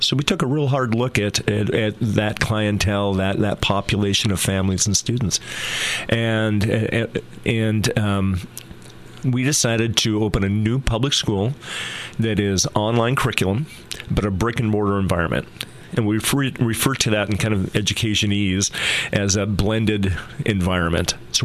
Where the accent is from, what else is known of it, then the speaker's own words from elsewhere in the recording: Ashland, Oregon, United States; Yeah, I've been a Rogue Valley resident my whole life. Born and raised in Ashland and came back and started my teaching career there.